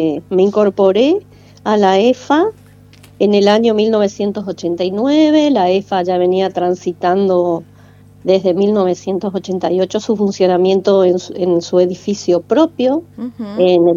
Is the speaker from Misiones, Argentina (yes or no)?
yes; Oberá, Misiones, Argentina; also born or lived in Campo Ramón; soy oriunda de Oberá, nací en la colonia, provengo de una familia rural, mi infancia y parte de mi juventud transcurrió por Campo Ramón